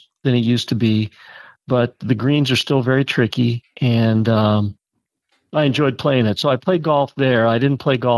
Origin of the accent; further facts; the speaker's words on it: San Diego, California, United States; I grew up in San Diego, so I grew up at a course called the San Diego Country Club